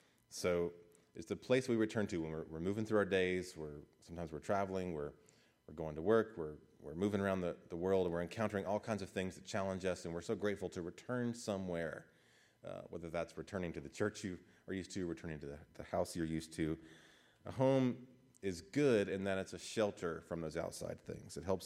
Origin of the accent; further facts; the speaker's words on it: the South, United States; I grew up in houses that even when they were small, I grew up in the South, we had a separate family room and living room.